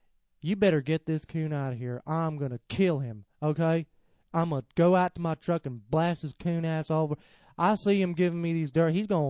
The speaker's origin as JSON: {"language": "English", "country": "United States", "said": "because I'm an American, I'm a white American"}